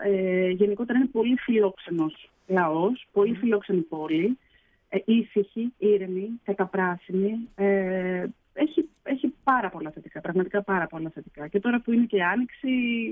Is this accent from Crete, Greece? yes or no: no; Athens, Attica, Greece; now in Graz, Austria; εγώ γεννήθηκα στην Αθήνα, στα δυτικά προάστια. Και όταν ήρθα εδώ, η πρώτη μας κατοικία ήταν σε ένα χωριό λίγο έξω από τον Γκράτς.